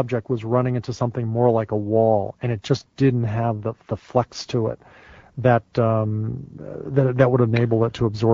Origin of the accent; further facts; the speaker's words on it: New Jersey, United States; I grew up in New Jersey, and we could go to the beach and look out over Lower Manhattan, the bay, and from 40 miles away, see the Trade Center towers.